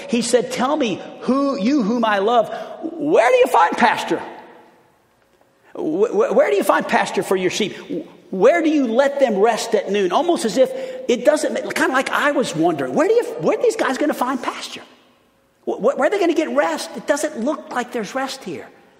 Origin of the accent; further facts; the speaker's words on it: New Orleans, Louisiana, United States; also born or lived in Chicago / Los Angeles; I'm born and raised in New Orleans, went to school in Chicago, was a youth pastor in L.A.